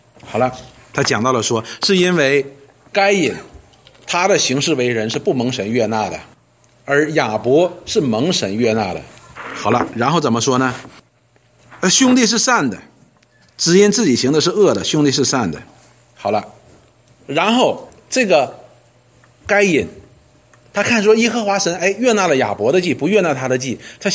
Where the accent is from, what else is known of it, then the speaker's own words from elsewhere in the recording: China; 我们中国人叫什么来着？